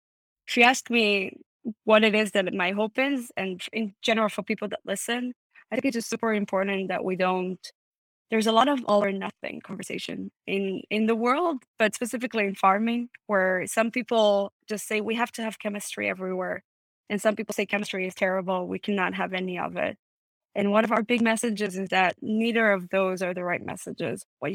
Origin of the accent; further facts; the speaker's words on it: Israel; English is a second language; moved away as an adult; now in United States; I was born and raised in Israel and studied industrial engineering and then moved to the US for business school, stayed here